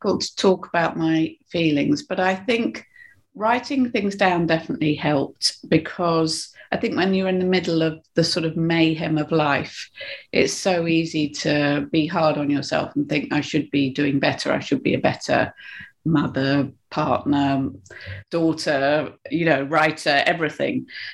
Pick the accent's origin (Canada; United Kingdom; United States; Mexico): United Kingdom; And also, I think I'm British.